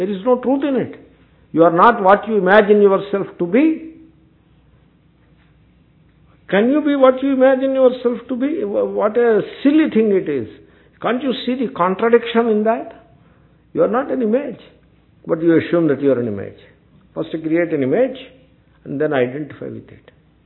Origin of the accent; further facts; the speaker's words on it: Telangana, India; I am an Indian Swami from South India, Andhra Pradesh, a Telangana Swami, that too. Not Samaikya Andhra Swami. Telangana. I am a Telangana Swami.